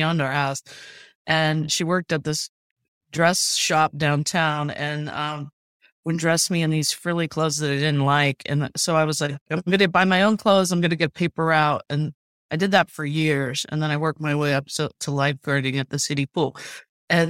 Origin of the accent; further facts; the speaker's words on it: Urbana, Ohio, United States; Yeah, I grew up in Urbana. It was a manufacturing town when I was growing up. I'm 58, so what, in the 60s and 70s.